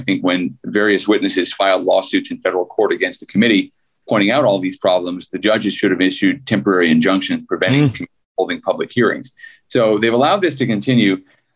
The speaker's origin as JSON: {"language": "English", "town": "Skokie", "region": "Illinois", "country": "United States", "tie": "born or raised there", "said": "I grew up on the North Shore in Chicago. I grew up in Skokie, which is south of Highland Park."}